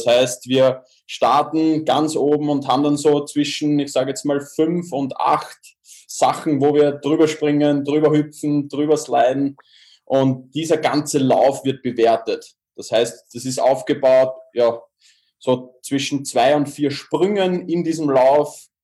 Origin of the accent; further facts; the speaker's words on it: Baden, Lower Austria, Austria; ich komme aus dem schönen Baden in der Nähe von Wien